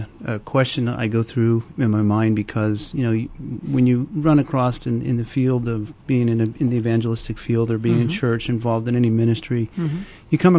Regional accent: Dayton, Ohio, United States; moved away; also born or lived in Hollywood, Florida; Well, I was born in Florida, Hollywood, Florida. Mm-hmm. And I was, after a couple years, we moved to Ohio to live in Dayton. So I was raised, large part of my life was in Dayton, Ohio.

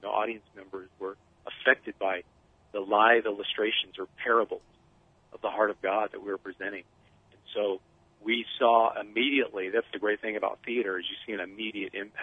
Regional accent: Oklahoma City, Oklahoma, United States; moved away as an adult; I grew up in Oklahoma City. I was there until I was 18.

